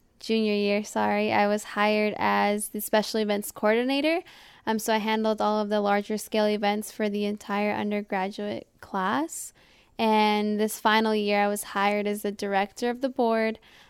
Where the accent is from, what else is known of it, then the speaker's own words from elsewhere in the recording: Stockton, California, United States; And I mean, growing up in Stockton, you kind of just have like your own little bubble of how things are.